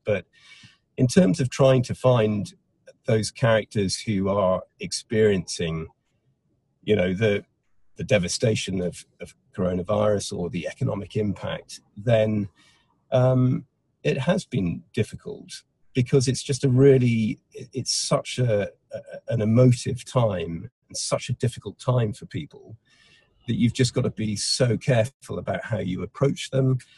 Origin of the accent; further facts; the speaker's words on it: Wales, United Kingdom; I'm from Wales, I live in Wales